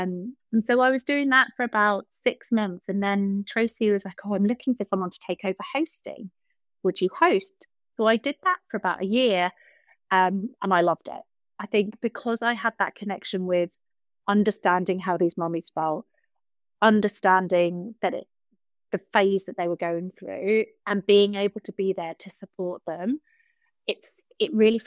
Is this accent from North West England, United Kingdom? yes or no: no; Harpenden, East of England, United Kingdom; So I'm born and bred in Harpenden and I actually did a stint overseas